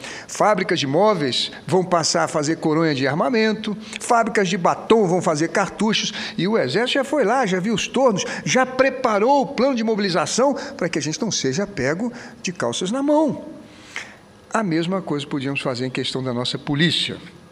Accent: Rio de Janeiro, Brazil; Eu sou do Rio de Janeiro

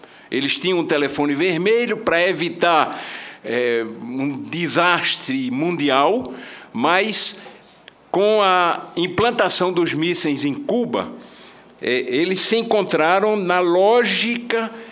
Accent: Natal, Rio Grande do Norte, Brazil; no movimento de Natal, de onde eu sou originário

